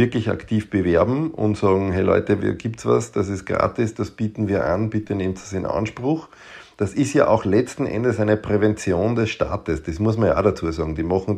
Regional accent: Lower Austria, Austria; now in Vienna, Austria; ich bin natürlich in Wien zu Hause und wir haben halt eine hohe Dichte an Kinderärzten. Ich komme aber aus dem Grenze-Wein-Waldviertel

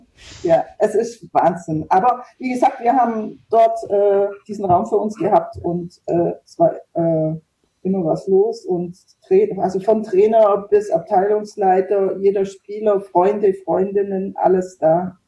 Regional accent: Ulm, Baden-Württemberg, Germany; Und ich war eben aus der Nähe Ulm und für mich war das immer noch das Größte.

